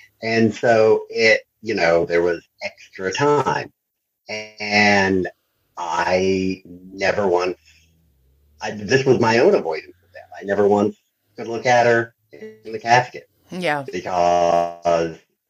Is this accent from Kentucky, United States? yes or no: yes; Kentucky, United States; I'm from Eastern Kentucky, and we make a lot of to-do with funerals.